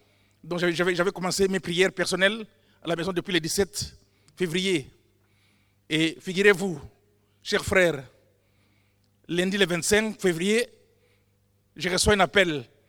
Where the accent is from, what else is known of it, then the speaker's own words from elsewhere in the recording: Kikwit, Kwilu, DR Congo; born there; je puisse repartir au pays pour une mission caritative d'investissement au pays, dans ma ville natale d'origine, d'où je suis né, une ville qui s'appelle Kikwit, de 3 millions d'habitants